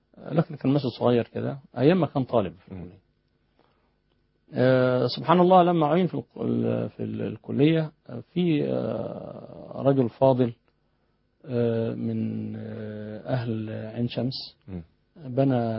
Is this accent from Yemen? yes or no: no; Egypt; قلت لا أنا من مصر.